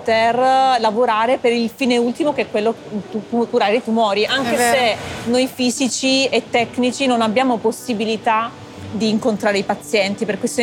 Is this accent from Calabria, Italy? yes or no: yes; Catanzaro, Calabria, Italy; Sono nata a Catanzaro, ho frequentato appunto le scuole in città.